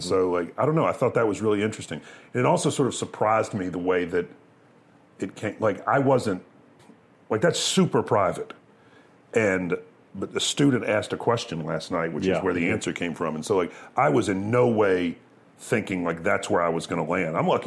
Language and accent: English; Clarksdale, Mississippi, United States; Well, I'm from Clarksdale, Mississippi, which is a town that has a deep history of blues musicians.